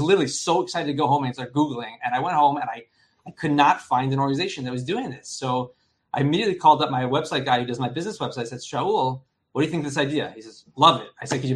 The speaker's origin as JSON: {"language": "English", "town": "Minneapolis", "region": "Minnesota", "country": "United States", "tie": "born or raised there", "said": "I grew up in Minneapolis, Minnesota. Very proud Minnesotan."}